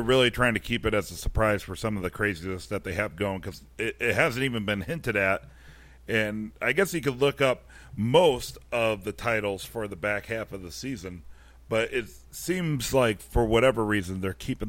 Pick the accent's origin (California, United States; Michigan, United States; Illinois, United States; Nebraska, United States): Illinois, United States; Chicago; even though we are from Chicago, we're part of the Podcast Detroit Network